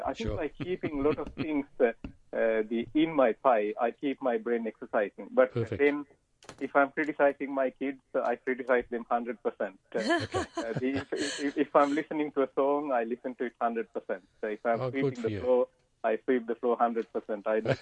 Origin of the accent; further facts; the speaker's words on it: Sri Lanka; I was born in Sri Lanka and I raised up among tea estates with nice tea smell.